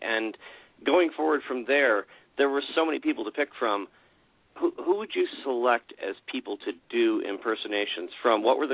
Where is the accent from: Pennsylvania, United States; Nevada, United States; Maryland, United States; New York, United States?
New York, United States; I grew up up here in the Catskills, and actually got to see Jackie a number of times.